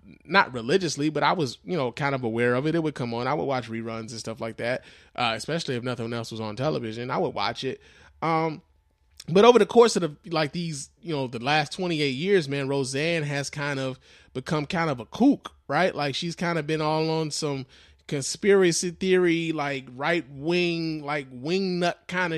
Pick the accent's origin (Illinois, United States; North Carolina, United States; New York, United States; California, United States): Illinois, United States; You know, their show is based in like Illinois, which is my home state. That's where I was born.